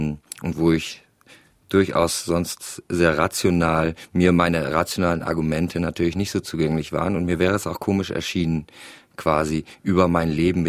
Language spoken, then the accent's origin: German; Germany; Ich komme aus Deutschland. Dort ist aber sind die gesetzlichen Rahmenbedingungen anders, sodass es die Suizidbeihilfe, wie es in der Schweiz gibt, in Deutschland nicht gibt